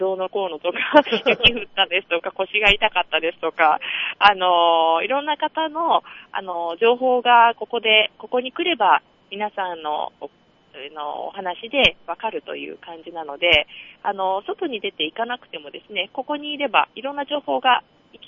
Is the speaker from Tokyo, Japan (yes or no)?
yes; Tokyo, Japan; 私は東京都ですね。